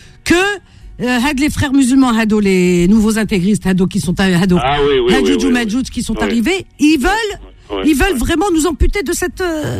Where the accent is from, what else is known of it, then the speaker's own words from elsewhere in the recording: Cherchell, Tipaza Province, Algeria; C'est typiquement, c'est à Cherchell, dans ma ville natale, ils font ça.